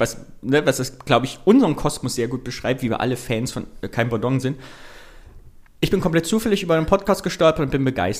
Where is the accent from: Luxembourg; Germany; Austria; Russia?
Germany; Thuringia; ich als Thüringer